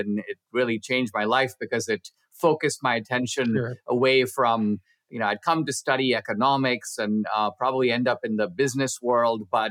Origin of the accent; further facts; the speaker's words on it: Mumbai, Maharashtra, India; Well, I grew up in Mumbai, then called Bombay